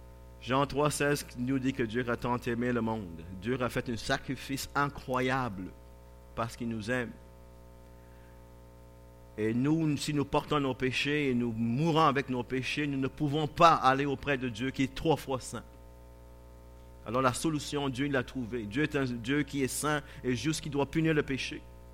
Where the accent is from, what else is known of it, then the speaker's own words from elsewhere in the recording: Barbados; J'ai grandi à la Barbade. Un de 7 enfants.